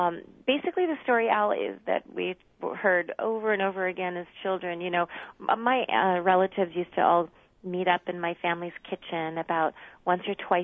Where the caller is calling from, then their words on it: California, United States; Yes, I'm calling from Southern California, so you got me into work a little early this morning